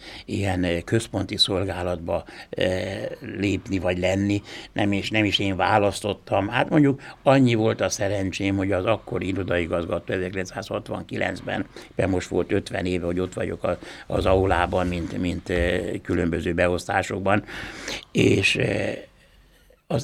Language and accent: Hungarian; Beliu, Arad County, Romania; és Bélben ott nőttem fel, ott a falunak nagy része román, ugye, és akkor a hetedik osztályt is ott jártam román iskolában, mert magyar osztályokat megszüntették, és tudtam románul.